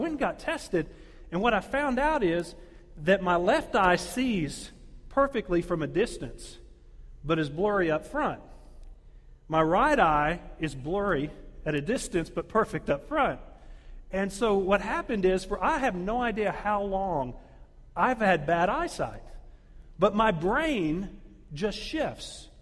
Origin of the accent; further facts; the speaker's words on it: Texas, United States; As Micah mentioned, we came up from Texas. We just relocated down there. I actually grew up there.